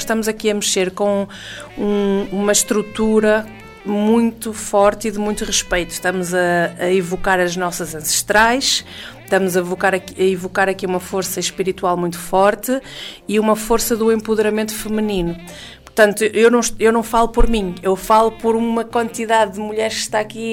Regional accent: Vienna, Austria; Sou natural de Viena, mas também sou do mundo.

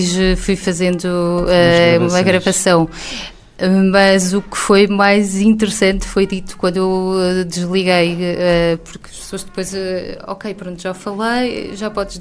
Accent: Centro, Portugal; Eu sou da Zona Centro e isto sempre, o agosto, tudo isto não é novo para mim.

